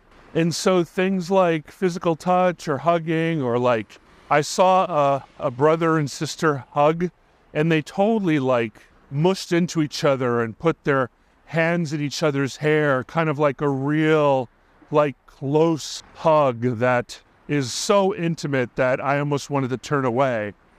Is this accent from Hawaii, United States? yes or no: yes; Hawaii, United States; I feel like it was always a strategy growing up in Hawaii, because like I'm a foot taller than most of my friends.